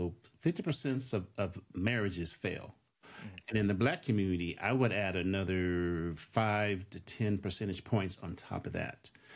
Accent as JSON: {"language": "English", "town": "Colorado Springs", "region": "Colorado", "country": "United States", "said": "I hail from Colorado Springs, Colorado. And yes, there are black people in Colorado Springs, Colorado."}